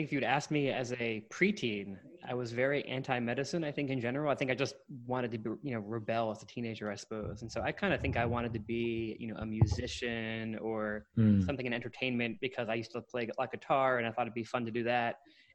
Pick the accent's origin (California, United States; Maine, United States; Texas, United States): Texas, United States; Dallas; also born or lived in Bronx, New York; So I was born in New York, and I kind of grew up in the Bronx for the first, 8 years of my life. Then we moved to Dallas with my family.